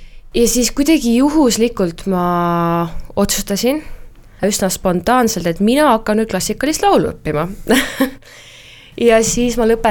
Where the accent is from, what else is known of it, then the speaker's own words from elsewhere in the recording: Häädemeeste, Pärnu County, Estonia; now in Tallinn, Estonia; Olen tegelikult pärit Häädemeestelt, aga olen nüüd Tallinnas elanud üle 10 aasta.